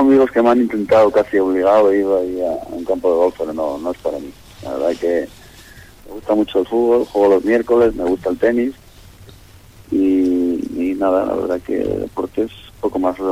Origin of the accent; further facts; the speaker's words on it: Infiesto, Asturias, Spain; porque somos del mismo pueblo. Yo soy de Infiesto